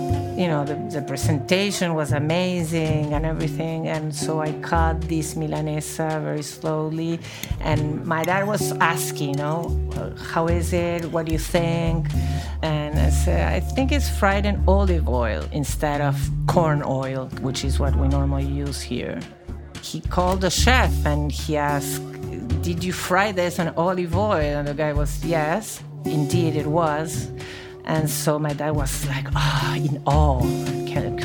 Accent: Buenos Aires, Argentina; I'm from Buenos Aires, Argentina.

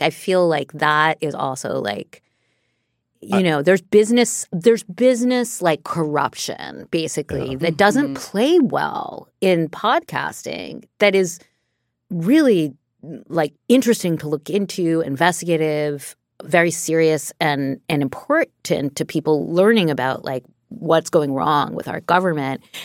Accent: New York City, New York, United States; Cause like I grew up in New York City, as we all know, grew up in New York City.

